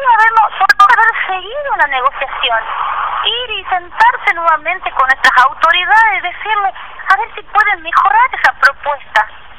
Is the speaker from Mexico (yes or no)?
no; San Pedro, Jujuy, Argentina; Sí, soy de San Pedro, viajo todos los días a Ledesma.